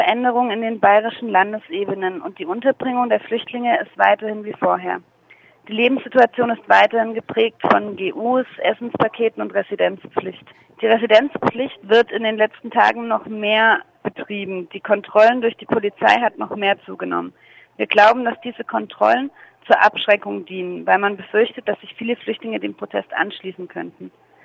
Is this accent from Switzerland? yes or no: no; Iran; now in Germany; Wir kommen aus dem Iran.